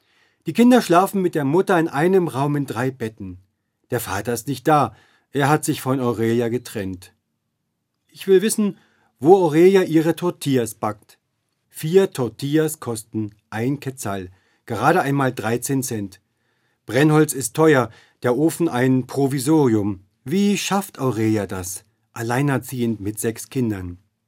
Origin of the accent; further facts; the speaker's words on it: Guatemala; Bei uns in Guatemala ist das anders.